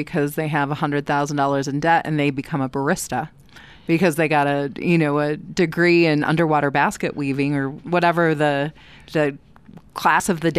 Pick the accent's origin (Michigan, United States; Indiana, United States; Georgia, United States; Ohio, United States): Michigan, United States; Detroit; So I grew up in Detroit, and my grandfather used to take us to opening day at Tiger Stadium every year.